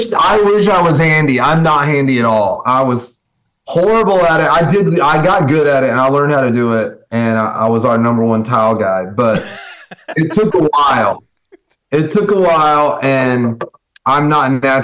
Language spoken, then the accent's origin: English; North Carolina, United States; I left there, took a year off, worked at a mobile home factory and in my hometown in North Carolina.